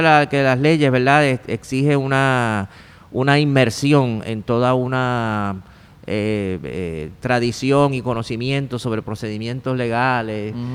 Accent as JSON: {"language": "Spanish", "town": "Monacillo", "country": "Puerto Rico", "tie": "born or raised there", "also_born_or_lived": "Santurce", "said": "Yo nací en Santurce, aquí en el Hospital Presbiteriano, pero me crié en Monacillo, que es un barrio que está entre Río Piedras y Guaynabo."}